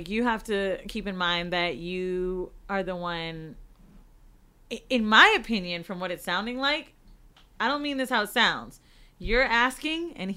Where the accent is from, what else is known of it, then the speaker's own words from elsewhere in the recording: Florida, United States; We're both from Florida.